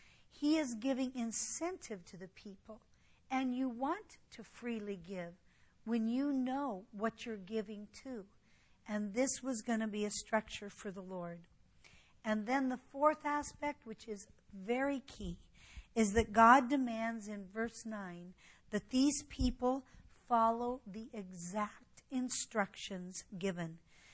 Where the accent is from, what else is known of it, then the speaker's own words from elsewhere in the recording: Colorado, United States; I was raised in Colorado. Cottonwood was rampant in Colorado, grew naturally there.